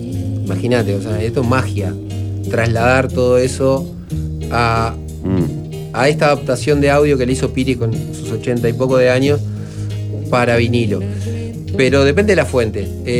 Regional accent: Uruguay; digo, vengo de Uruguay, me gustaría conocer la planta

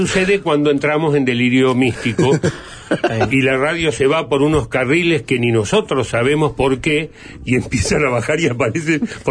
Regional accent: San Pedro, Buenos Aires Province, Argentina; yo tengo una pequeña radio en San Pedro, en mi pueblo, donde nací, donde vivo gran parte de mi vida. Estoy más en San Pedro que en Buenos Aires

